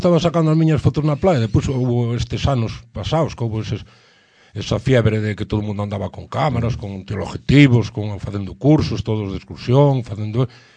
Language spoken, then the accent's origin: Galician; Corme, Galicia, Spain; Eu é que veño do concello de Ponteceso, en Corme, e ali temos 99 kilómetros cuadrados, pero seremos 5.000 personas